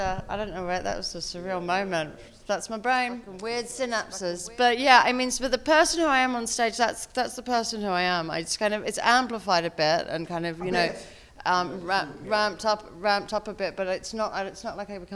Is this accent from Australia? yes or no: yes; Sydney, New South Wales, Australia; also born or lived in Melbourne; I grew up in Sydney in a place called Byron Bay, and also Melbourne as well. I spent some time there too.